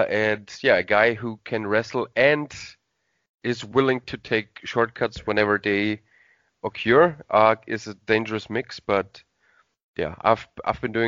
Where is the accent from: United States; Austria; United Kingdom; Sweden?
Austria; English is a second language; even though I'm from Austria.